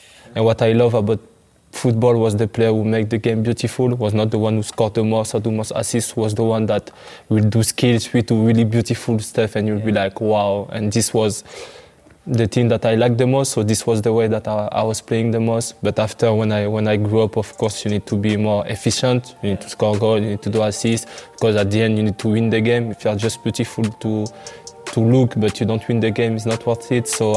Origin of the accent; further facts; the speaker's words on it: Paris, Île-de-France, France; I grew up outside of Paris in the suburb. And everything that we do is play football.